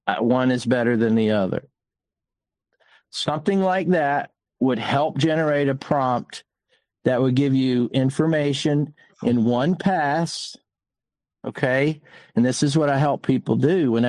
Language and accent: English; India; I'm not a big green person, but I'm Indian.